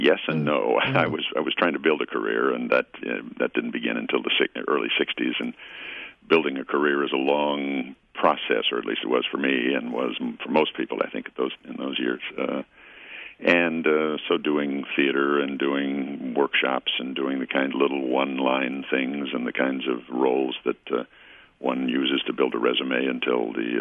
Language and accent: English; West Coast, United States; growing up on the West Coast, racism, while it was certainly real, it was not in your face the way it is in some parts of the country